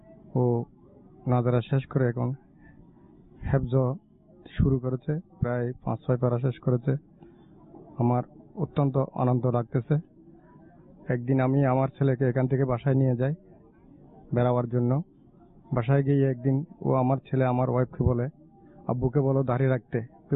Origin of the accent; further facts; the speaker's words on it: Hathazari, Chittagong Division, Bangladesh; আমার বাড়ি হাটাজারি থানা গ্রাম দক্ষিণ ওড়শা 9 নম্বর ওয়ার্ড মদিনাঘাট।